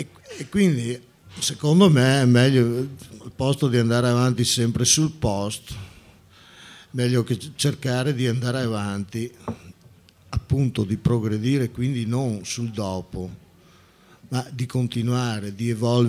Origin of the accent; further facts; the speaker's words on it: Valdobbiadene, Veneto, Italy; Io provengo dal Veneto, da Valdobbiadene, sono sulle Prealpi